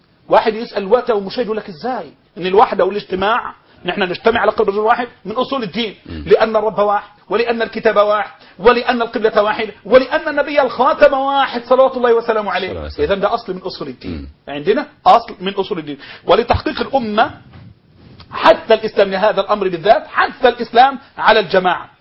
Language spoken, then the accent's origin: Arabic; Egypt; أنا مصري وأنت سعودي.